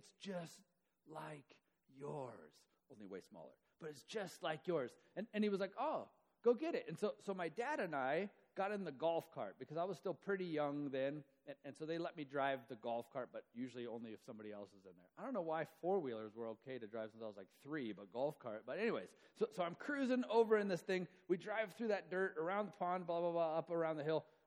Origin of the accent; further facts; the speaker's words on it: West Virginia, United States; I grew up in West Virginia.